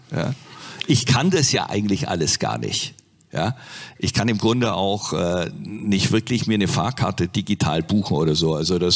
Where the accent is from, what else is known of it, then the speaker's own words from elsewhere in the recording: Nürtingen, Baden-Württemberg, Germany; Kirchheim Tech, da aus der Nähe komme ich hierher, aus Nürtingen. Das ist 10 Kilometer entfernt.